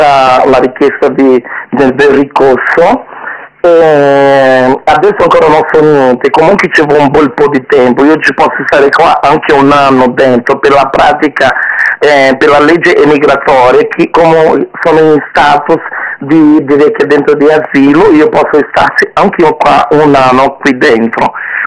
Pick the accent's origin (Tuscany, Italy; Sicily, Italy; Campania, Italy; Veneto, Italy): Campania, Italy; Naples; sono cresciuta a Napoli, amo Napoli, la metà del mio cuore è napoletano, metà di me è napoletana. Perché io sono arrivato in Italia quando ero un ragazzino che avevo 17 anni